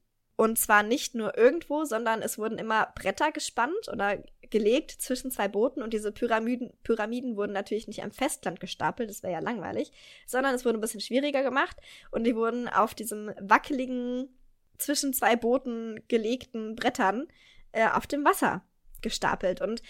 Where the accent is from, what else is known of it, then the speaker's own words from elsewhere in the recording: Mainz, Rhineland-Palatinate, Germany; ich komme ja wie gesagt aus Mainz